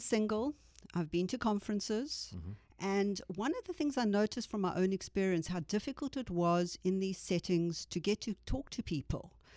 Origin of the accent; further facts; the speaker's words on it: South Africa; now in United States; Oh, the old story of following a gentleman. No, I met my husband in South Africa, and...